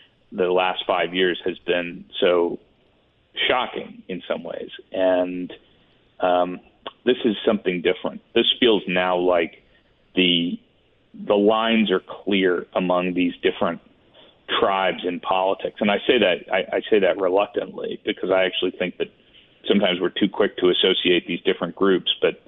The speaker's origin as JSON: {"language": "English", "town": "Greenwich", "region": "Connecticut", "country": "United States", "tie": "born or raised there", "also_born_or_lived": "Clarksburg / Chicago", "said": "Well, I've lived in each of them. I grew up in Greenwich, which is a you know, kind of wealthy suburb of New York City"}